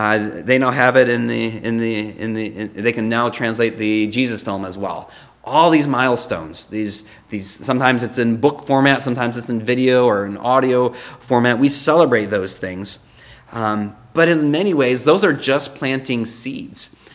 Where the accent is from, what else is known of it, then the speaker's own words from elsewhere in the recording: Boyne City, Michigan, United States; So I grew up in Boyne City.